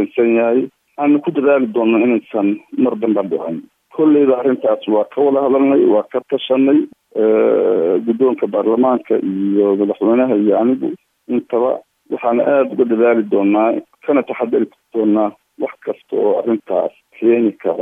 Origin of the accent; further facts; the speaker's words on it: Kenya; anigu waxaan ku dhashay gobolada Koonfureed ee dalka Kenya baareed marka waxbarashadii hore halkaas aan ahaa